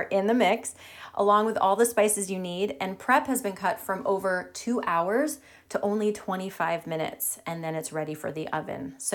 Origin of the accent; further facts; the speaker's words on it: Maine, United States; I was born and raised right here in Maine. I'm a third-generation American with both sides of my family coming from Quebec.